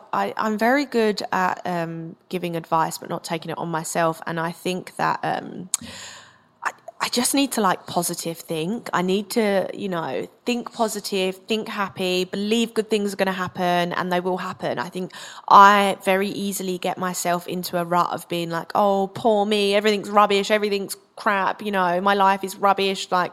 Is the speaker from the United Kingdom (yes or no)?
yes; Essex, East of England, United Kingdom; accent: Essex; my accent, I obviously have a slight Essex twang and everyone at my school was like, spoke much better than I did. And I was from Essex